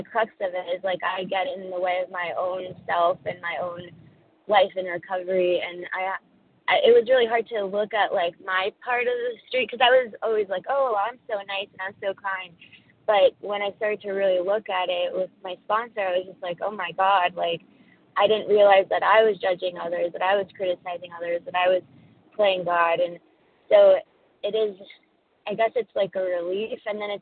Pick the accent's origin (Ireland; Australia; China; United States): United States; Pennsylvania; now in California, United States; I'm from Pennsylvania. I'm in California.